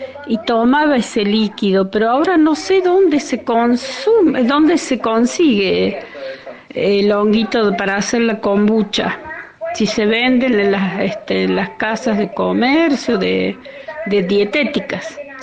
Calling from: Córdoba, Argentina; de Córdoba.

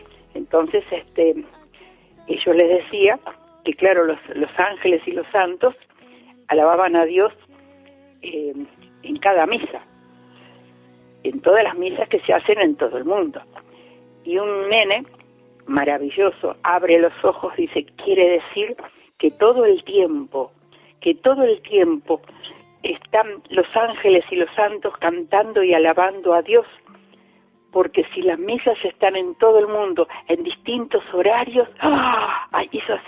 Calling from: Ramos Mejía, Buenos Aires Province, Argentina; de Ramos Mejía, provincia de Buenos Aires.

